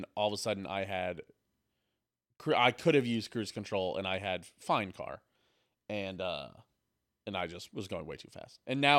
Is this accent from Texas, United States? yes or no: yes; Texas, United States; Yeah, I'm from Texas.